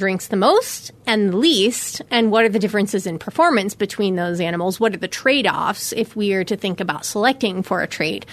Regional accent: Kansas, United States; But I grew up in Kansas, and it's something I've always sort of been thinking about in the back of my mind.

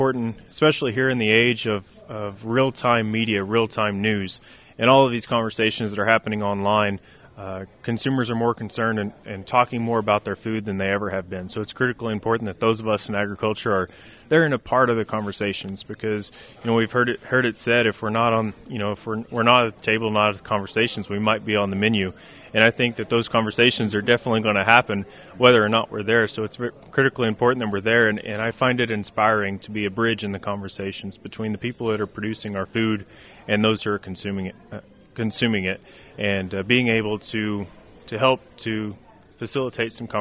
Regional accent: Arkansas, United States; also born or lived in Oklahoma / Texas; I grew up in Arkansas in the cattle business, and I'm proud to be a Oklahoma State alumni.

